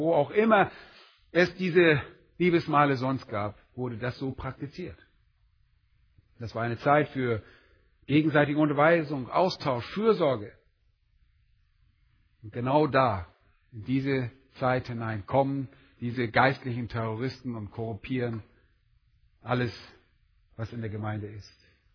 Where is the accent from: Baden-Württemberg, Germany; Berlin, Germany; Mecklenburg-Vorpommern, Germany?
Berlin, Germany